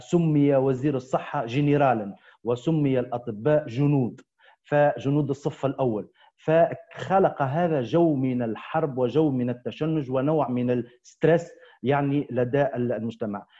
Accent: Tunisia; خاصة لنا كتونسيين

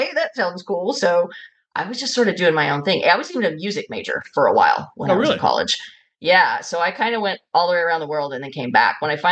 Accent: Nashville, Tennessee, United States; also born or lived in North Carolina / Alabama / Chicago; I grew up all over the American South. I was born in Nashville, Tennessee, and sort of went all over North Carolina, Alabama, Chicago, and then ended up back in Nashville.

